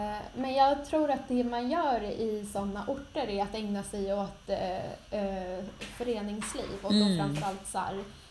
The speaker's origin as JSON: {"language": "Swedish", "town": "Nacka", "region": "Stockholm County", "country": "Sweden", "tie": "born or raised there", "said": "för jag är uppvuxen utanför Orminge. Eller ja, halvt uppvuxen där."}